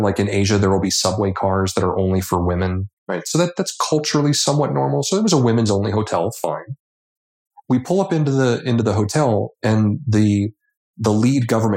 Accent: United States; I found out later that I wasn't allowed to go into the hotel because as an American, I would rape the women in the hotel.

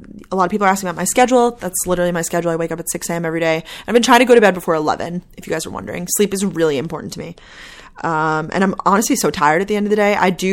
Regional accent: Long Island, New York, United States; I'm from Long Island, New York. I went to the University of Georgia.

